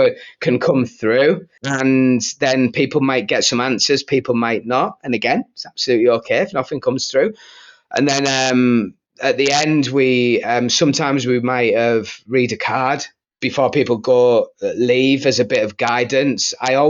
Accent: Stockton-on-Tees, North East England, United Kingdom; moved away; I've been down south for many years, but I'm back. I'm in the north now. I'm in Stockton-on-Tees, so I'm back in my hometown where I left 20 years ago.

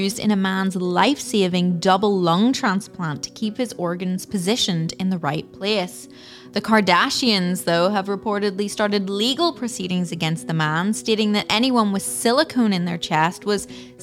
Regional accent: Northern Ireland, United Kingdom; Patrick Kielty and I have a lot in common because we're both Northern Irish.

